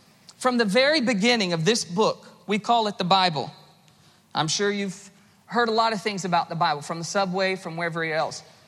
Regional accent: the South, United States; I'm from the South, and down there, they whooped their children, okay?

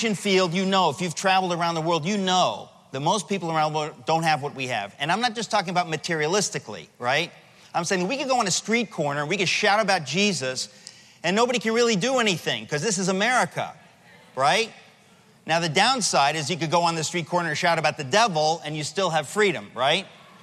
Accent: Queens, New York, United States; I grew up, as I said, I was born in New York in Queens. Anybody from Queens?

